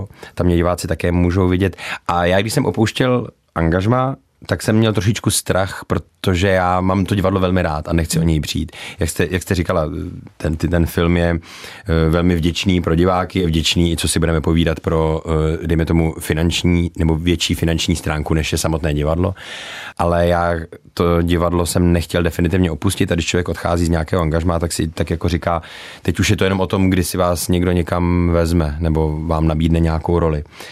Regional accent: Karlovy Vary, Karlovy Vary Region, Czechia; Já jsem rodilý Karlovarák a od malička jsem chodil ještě do staré plechárny na hokej.

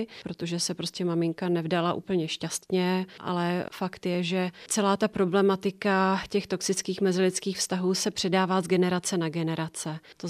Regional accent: Krkonoše, Czechia; My jsme původně z Krkonoš.

